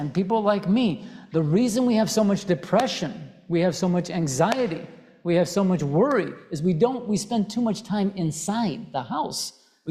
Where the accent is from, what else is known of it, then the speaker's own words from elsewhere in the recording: Chicago, Illinois, United States; I grew up in Chicago.